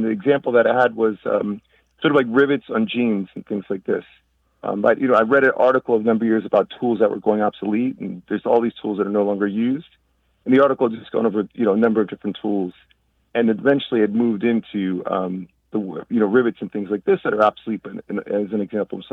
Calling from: Rahway, New Jersey, United States; I'm calling from New Jersey, Rahway, New Jersey.

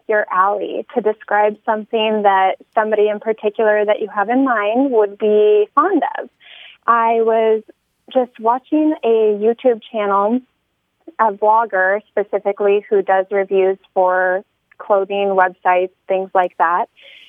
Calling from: Washington, United States; I'm calling from Washington State.

